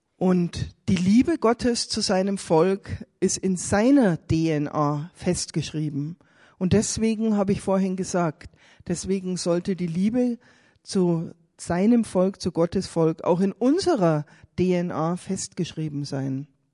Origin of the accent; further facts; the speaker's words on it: Freilassing, Bavaria, Germany; Ich komme aus Freilassing.